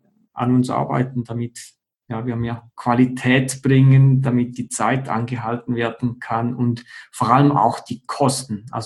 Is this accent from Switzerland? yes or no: yes; Switzerland; bei uns in der Schweiz